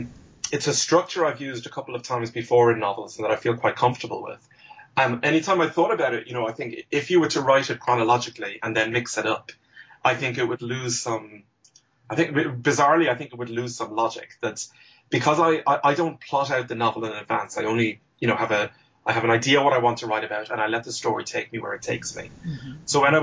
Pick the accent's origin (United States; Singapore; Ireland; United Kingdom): Ireland; talk about my own past, and really kind of mine my own memories for what it was like growing up in Ireland during those days and how the country has changed.